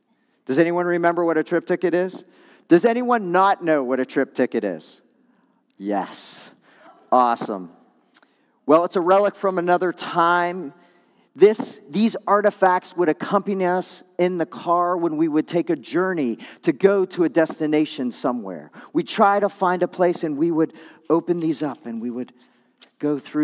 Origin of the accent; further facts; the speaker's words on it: Tampa, Florida, United States; I'm from Tampa